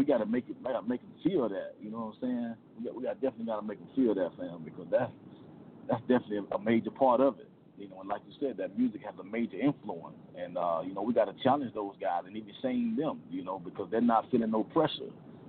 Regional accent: Alabama, United States; I'm from Alabama. And, you know, we're down here, we're organizing as well.

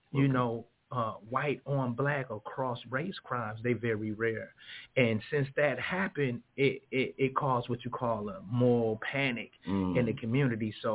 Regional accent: Flint, Michigan, United States; I'm originally from Flint, but, you know, going down to Indianapolis, Indiana

